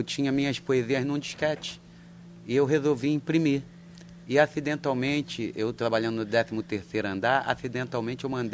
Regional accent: Rio de Janeiro, Brazil; eu sou de Padre Miguel, moro lá

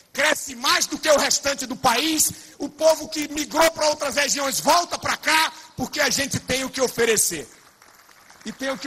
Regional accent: Northeast Region, Brazil; E eu também, como nordestino, me senti desrespeitado.

